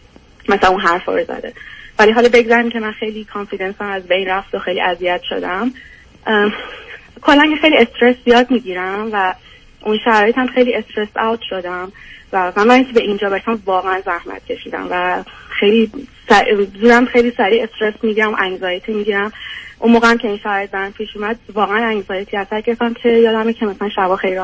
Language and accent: Persian; Iran; moved away as an adult; now in United States; ولی از 18 سالگی از ایران اومدم بیرون. اول آندرگردم یه کشور دیگه بودم، بعد در مستر و پی‌اچ‌دی اومدم آمریکا.